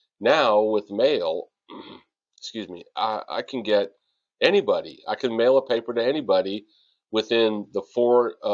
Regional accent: Columbus, Ohio, United States; now in Bowling Green, United States; love Bowling Green, even though I'm from Columbus, Ohio, and, you know, a military brat, you know, Bowling Green's home.

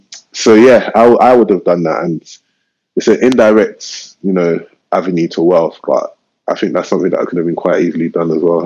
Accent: Southwark, London, United Kingdom; and we're from Southwark as well, so you can get good, really good properties there

